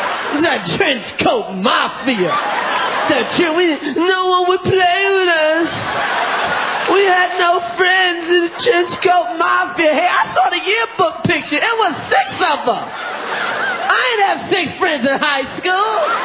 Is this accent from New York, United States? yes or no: yes; Brooklyn, New York, United States; Brooklyn in the house. I'm from Brooklyn.